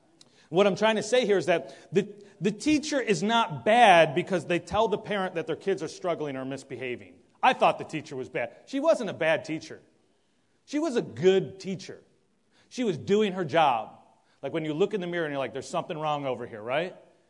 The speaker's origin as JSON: {"language": "English", "town": "Buffalo", "region": "New York", "country": "United States", "said": "Don't worry, I'm from Buffalo. She ain't around here."}